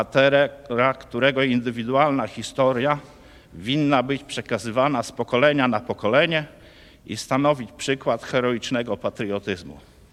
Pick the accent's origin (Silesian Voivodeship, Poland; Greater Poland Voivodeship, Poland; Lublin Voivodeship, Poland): Lublin Voivodeship, Poland; Pochodzę z Zamojszczyzny.